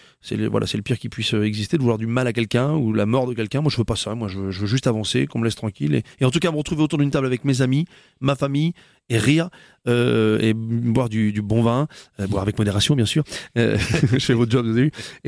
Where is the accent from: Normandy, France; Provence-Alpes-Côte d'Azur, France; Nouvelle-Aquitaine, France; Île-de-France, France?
Normandy, France; Rouen; born there; je suis né ici, moi. Je suis né à Rouen. Je suis né au CHU de Rouen.